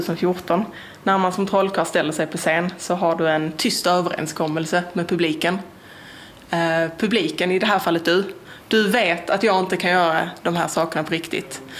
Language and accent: Swedish; Mälarhusen, Skåne, Sweden; Jag är uppvuxen vid Mälarhusen ungefär, några kilometer därifrån.